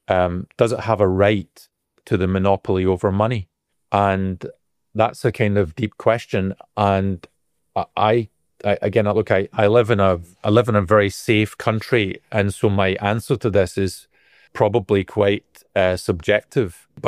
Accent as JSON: {"language": "English", "region": "Scotland", "country": "United Kingdom", "said": "because I'm Scottish and I don't like spending a lot of money"}